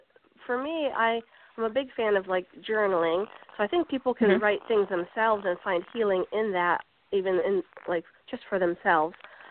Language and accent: English; New Jersey, United States; now in Harrisonburg, United States; I'm originally from New Jersey, and currently I live in Harrisonburg, Virginia